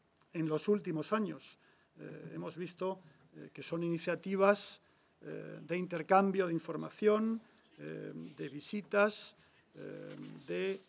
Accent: Spain; en este momento casi desde mi capacidad nacional como español

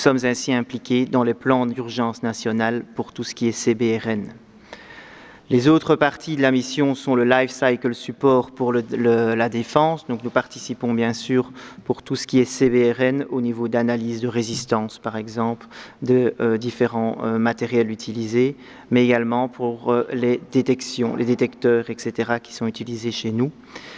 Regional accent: Belgium; chez nous, en Belgique.

